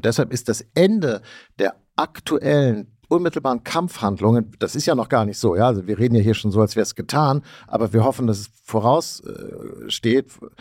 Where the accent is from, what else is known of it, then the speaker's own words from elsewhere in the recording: Hamburg, Germany; Ich bin ja auch ein Kind des Kalten Krieges, möchte ich mal sagen. Groß geworden in den 70er Jahren in Hamburg.